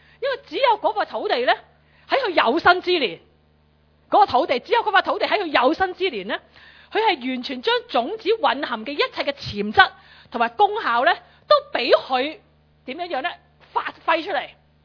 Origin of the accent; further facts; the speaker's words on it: China; 即系我中国人真系唔浪费噶